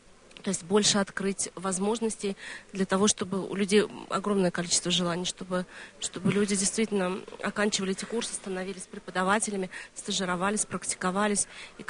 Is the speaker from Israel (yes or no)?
yes; Israel; Я сама из Израиля, претензий нет.